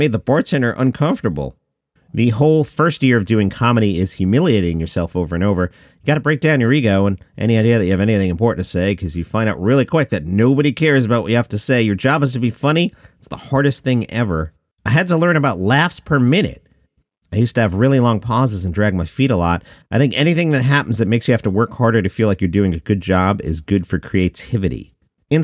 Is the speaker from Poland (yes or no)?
no; Atlanta, Georgia, United States; It just got real personal about how I was raised in Atlanta and how I was able to introduce myself to the world.